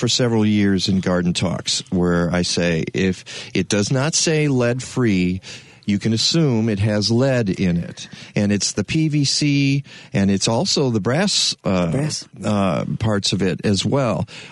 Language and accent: English; Michigan, United States; and I know some folks in Michigan can hear this show, and I am from Michigan, and it just makes me sad.